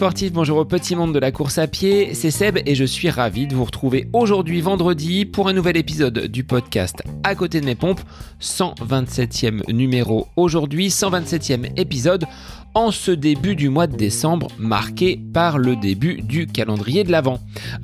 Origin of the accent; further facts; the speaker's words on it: Bonneval, Centre-Val de Loire, France; dans mon village natal de Bonneval en Eure-et-Loire.